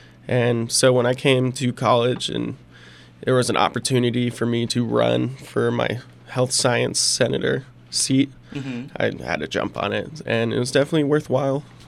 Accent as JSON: {"language": "English", "town": "Kimberly", "region": "Idaho", "country": "United States", "tie": "born or raised there", "said": "So I am from Kimberly, Idaho. Mm-hmm. That is, it's located by Twin Falls. It's about 100 miles away from Pocatello, something right around there."}